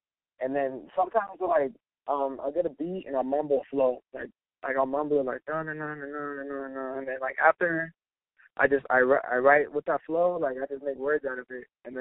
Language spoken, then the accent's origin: English; West Coast, United States; I grew up on West Coast, but I personally like East Coast rap.